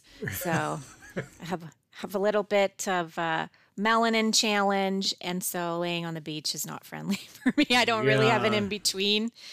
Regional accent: Michigan, United States; where you grew up or where you spent the majority of your early life, too, as far as that goes. So I'm from Michigan.

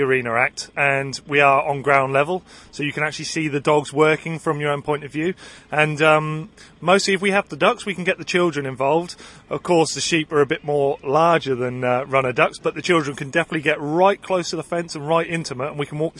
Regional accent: Dereham, East of England, United Kingdom; Yep, I'm from Dereham, all the way from Norfolk. So it's not a million miles away, but it's definitely East Anglia region

